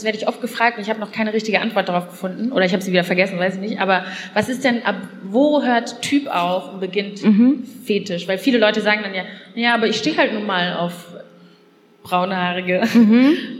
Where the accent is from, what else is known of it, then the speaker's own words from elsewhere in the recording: Neukirchen-Vluyn, North Rhine-Westphalia, Germany; ich bin im Ruhrgebiet aufgewachsen, ich sag mal Ruhrgebiet, aber eigentlich ist es am Niederrhein